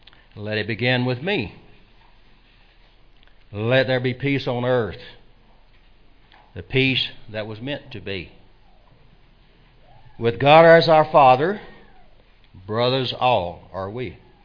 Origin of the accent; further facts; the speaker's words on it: the South, United States; I am one of those, did he say humble or humble, people from the South.